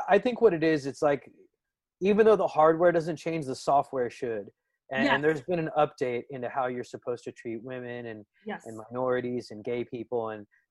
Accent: United States; And I go, yeah, I'm from America.

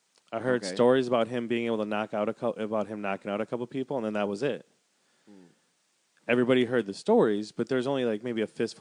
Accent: Wisconsin, United States; I'm mixed, dude. I'm from Wisconsin, like that.

